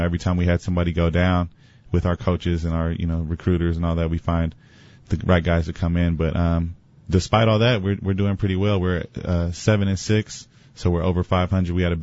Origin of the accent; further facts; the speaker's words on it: California, United States; I'm from California, Cali boy.